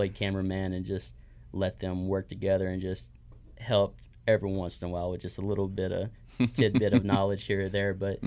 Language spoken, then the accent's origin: English; Texas, United States; I grew up in Texas and I had no experience with them.